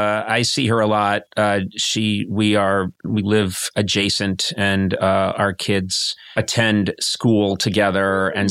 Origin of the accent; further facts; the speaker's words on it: United States; and I know this probably can't happen because I'm not a British citizen